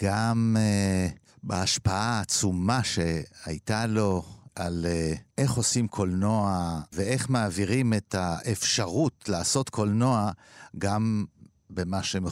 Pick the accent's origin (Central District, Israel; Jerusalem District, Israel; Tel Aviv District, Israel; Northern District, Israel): Tel Aviv District, Israel; Ramat Gan; אני יהודי רמת גני